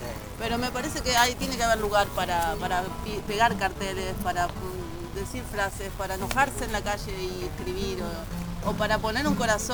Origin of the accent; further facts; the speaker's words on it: Buenos Aires, Argentina; Yo vengo de Buenos Aires, de la capital, y en la capital, en una ciudad grande